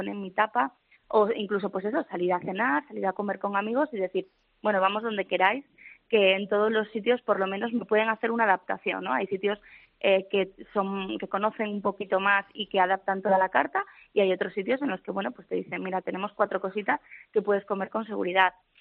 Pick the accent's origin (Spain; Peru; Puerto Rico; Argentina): Spain; Cangas; now in Madrid, Spain; Yo vivo en Madrid, soy de aquí de Cangas, vivo en Madrid y siempre lo digo cuando vengo